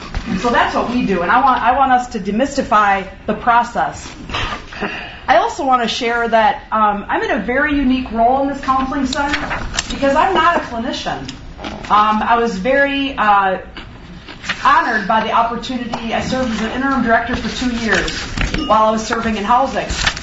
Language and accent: English; Wisconsin, United States; I'm from the north, as Brian said. I'm from Wisconsin, if you couldn't tell from this accent.